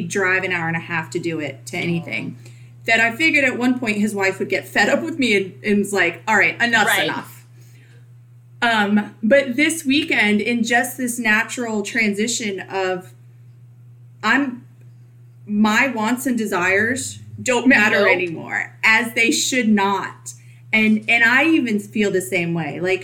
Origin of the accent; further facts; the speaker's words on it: Virginia, United States; He's from Michigan. I'm from Virginia.